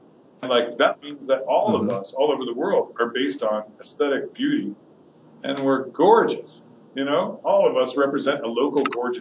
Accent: Woodstock, New York, United States; I grew up in Woodstock, New York, and this is sort of like the center of hippie culture.

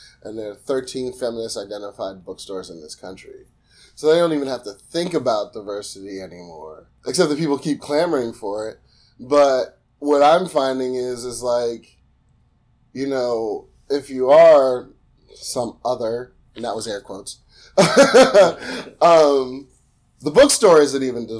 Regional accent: Pittsburgh, Pennsylvania, United States; I'm a Jamaican. I grew up in a white working class section of Pittsburgh. I went to Catholic school.

